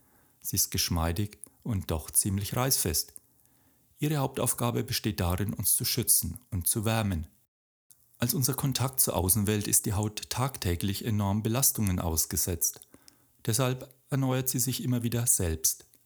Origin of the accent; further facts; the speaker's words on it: Bavaria, Germany; Ich bin Franke, kleiner, unpassender Scherz am Rande.